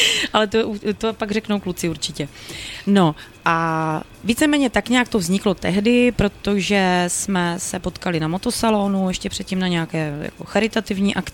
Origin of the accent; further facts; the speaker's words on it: Olomouc, Olomouc Region, Czechia; tak z Olomouce, já jsem z Olomouce